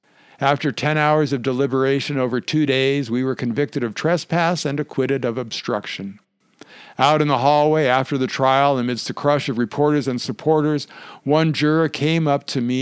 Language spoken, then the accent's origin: English; Denver, Colorado, United States; Growing up in Metro Denver, I knew a little about the Rocky Flats plant